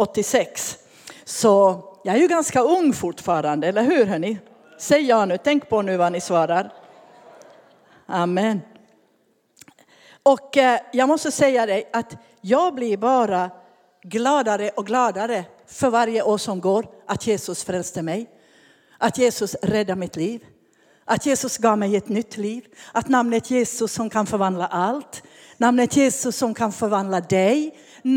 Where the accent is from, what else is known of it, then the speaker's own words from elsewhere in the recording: Ostrobothnia, Finland; Så kommer jag från Finland. Jag är finlandssvensk och är född och uppvuxen i Österbotten.